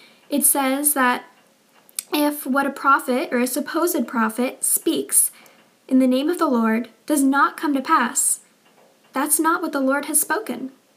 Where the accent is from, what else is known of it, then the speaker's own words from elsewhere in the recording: United States; He lived in the 1800s, and I'm from America, and America is still a country today.